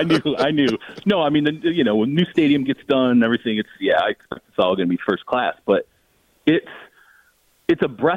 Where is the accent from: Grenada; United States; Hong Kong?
United States; Michigan; I grew up in Michigan, the Lions for decades and decades.